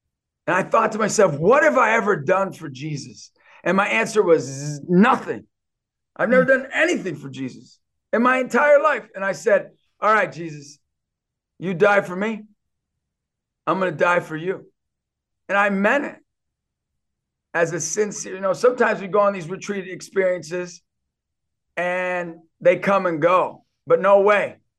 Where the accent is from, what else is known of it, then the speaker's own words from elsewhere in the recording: New York, United States; As a New Yorker, say, forget about it.